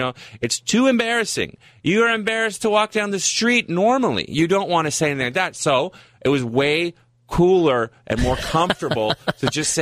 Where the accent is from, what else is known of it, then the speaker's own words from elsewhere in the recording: Ottawa, Ontario, Canada; also born or lived in Saskatchewan; I'm from Ottawa.